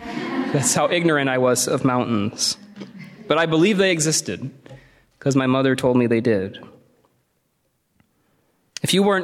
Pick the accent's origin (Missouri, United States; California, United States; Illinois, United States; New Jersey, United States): Missouri, United States; I grew up in Missouri, so mountains were not exactly a familiar thing to me.